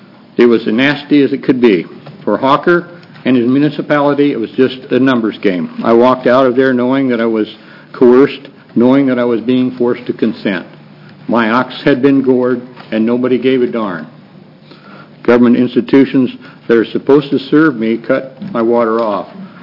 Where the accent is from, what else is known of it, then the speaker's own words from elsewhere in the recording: Scotts Mills, Oregon, United States; I am from Scotts Mills. I've owned a home at Rhodes End since 1999.